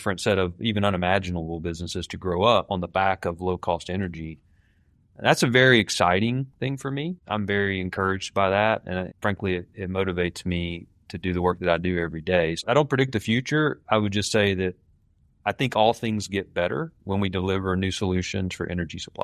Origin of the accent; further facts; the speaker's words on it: the South, United States; that at least for me growing up in the South, the transition from the steel industry to the auto industry was enormous